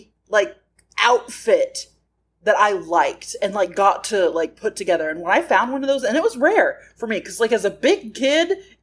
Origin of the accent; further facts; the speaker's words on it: United States; I'm an American.